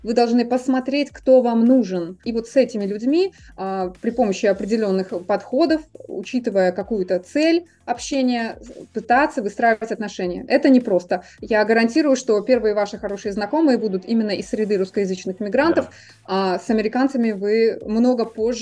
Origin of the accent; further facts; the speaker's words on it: Belarus; я поняла, что белорусы обладают большим человеческим потенциалом, мы можем работать на международной арене.